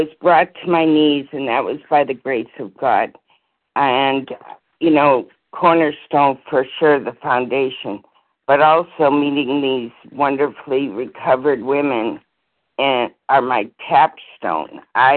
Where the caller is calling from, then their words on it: New Hampshire, United States; I'm from New Hampshire.